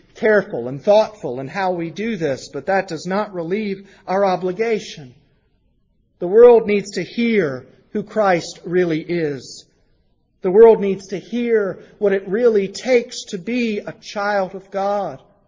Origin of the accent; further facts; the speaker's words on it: the South, United States; Well, I'm an American. I'm a Southerner.